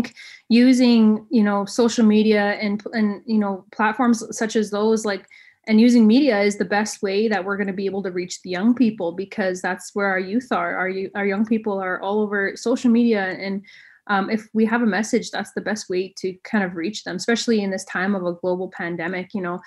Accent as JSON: {"language": "English", "region": "Manitoba", "country": "Canada", "said": "I'm Cree Ojibwe from Peguis First Nation."}